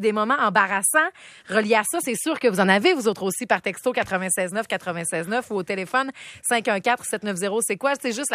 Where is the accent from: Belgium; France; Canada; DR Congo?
Canada; Dolbeau, Quebec; On montait à Chicoutimi, je viens de Dolbeau, puis c'était la grosse journée.